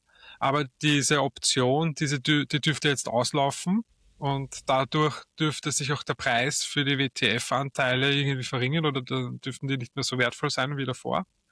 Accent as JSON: {"language": "German", "region": "Vienna", "country": "Austria", "said": "als Wiener"}